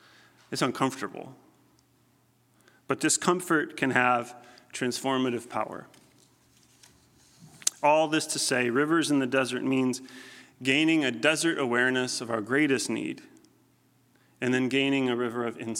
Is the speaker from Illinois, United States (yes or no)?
yes; Chicago, Illinois, United States; And relative to my hometown of Chicago, culturally and socially, this was a desert.